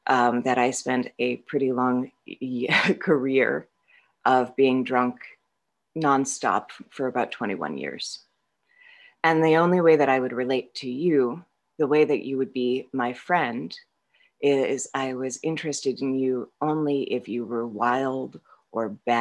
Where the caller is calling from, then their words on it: Vermont, United States; I'm an alcoholic. I'm calling from Vermont